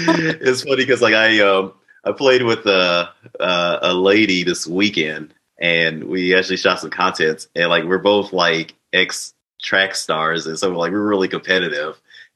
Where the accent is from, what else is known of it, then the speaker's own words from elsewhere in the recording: Omaha, Nebraska, United States; I grew up in Omaha.